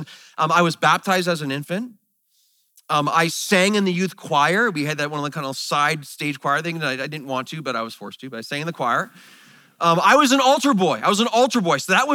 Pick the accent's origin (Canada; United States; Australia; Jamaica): Canada; Mississauga, Ontario; I grew up in the Anglican church in Mississauga.